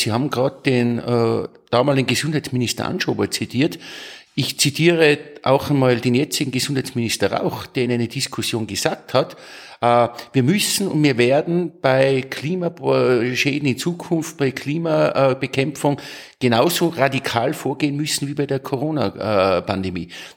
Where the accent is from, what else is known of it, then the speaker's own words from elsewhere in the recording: Tyrol, Austria; Und jetzt sage ich es ganz offen als Tiroler.